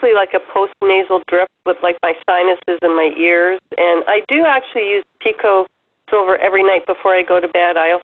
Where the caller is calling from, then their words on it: Canada; Hi, I'm calling from Canada.